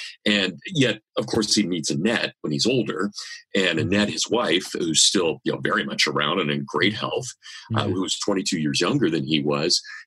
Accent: Kansas, United States; accent: Kansas; sorry, my Kansas accent, really talks about that, right?

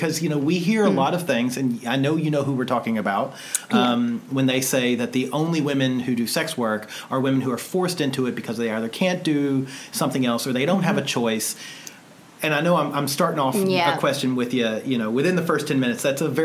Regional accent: United States; And I mean, I don't know if you know this, but we're from the States.

